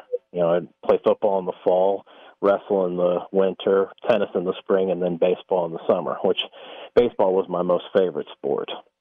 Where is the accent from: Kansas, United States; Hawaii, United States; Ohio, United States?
Kansas, United States; now in Oklahoma, United States; Well, actually, I'm originally from Kansas, on western Kansas. I grew up in a little town situated on the Arkansas River.